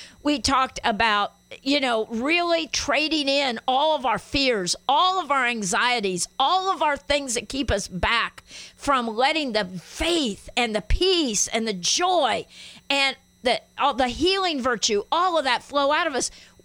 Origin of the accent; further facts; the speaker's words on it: Guatemala; since growing up in Guatemala as a missionary's kid.